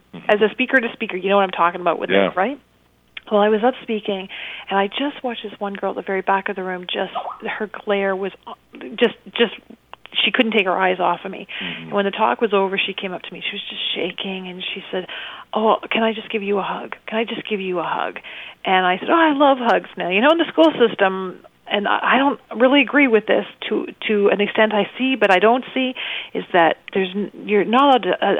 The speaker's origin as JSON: {"language": "English", "country": "Canada", "said": "I'm proud to be Canadian."}